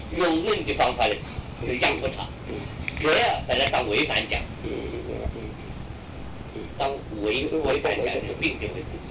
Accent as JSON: {"language": "Chinese", "country": "China", "said": "这个就观望，我们中国人叫望闻"}